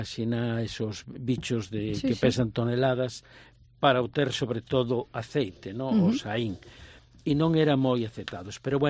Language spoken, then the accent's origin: Galician; Ferrol, Galicia, Spain; Para xente que somos de Ferrol de toda a vida